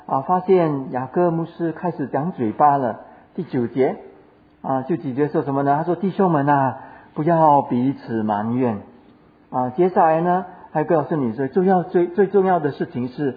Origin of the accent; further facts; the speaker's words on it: Singapore; 所以可能我们新加坡人用我们的新加坡的环境啊